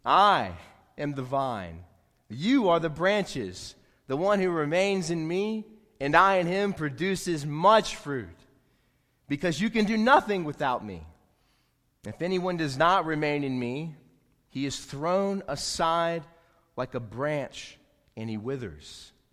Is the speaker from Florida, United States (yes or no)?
no; South Carolina, United States; And even in Indiana, when it gets down to negative 9 degrees in December, and I'm from South Carolina, we love it.